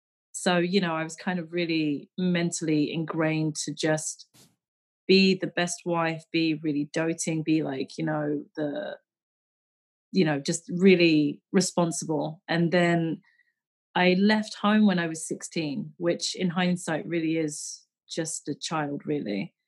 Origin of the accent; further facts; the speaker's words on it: England, United Kingdom; born there; I'm a British born Chinese, and I feel like my mum always had this like difficulty of wavering between the two, you know. It's like, especially because, you know, I'm born in 1984, so, and I'm the first generation to be born in England